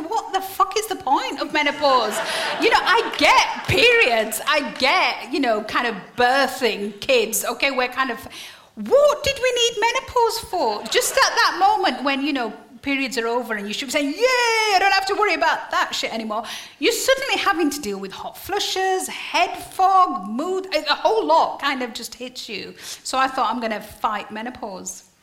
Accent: Yorkshire and the Humber, United Kingdom; Yeah, I'm from Yorkshire.

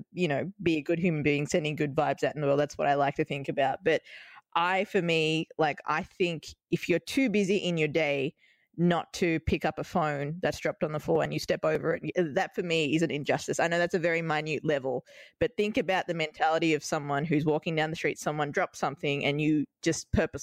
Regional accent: Melbourne, Victoria, Australia; now in New York, United States; I'm from Melbourne, Australia, we have a population of around 2 to 3 million people.

